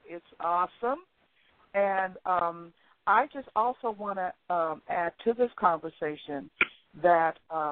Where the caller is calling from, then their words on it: Vancouver, Washington, United States; I'm calling from Vancouver, Washington.